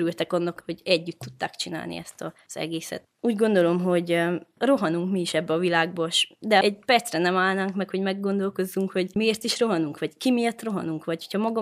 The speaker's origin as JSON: {"language": "Hungarian", "town": "Miercurea Ciuc", "region": "Harghita", "country": "Romania", "said": "itt lakom a Szent Imre katolikus kollégiumban, amúgy csíkszeredai származású vagyok."}